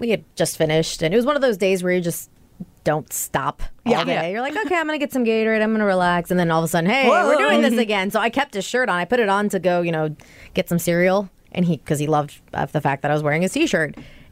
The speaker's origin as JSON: {"language": "English", "region": "the South", "country": "United States", "said": "I'm from the South, so the most insulting thing you can say is bless your heart"}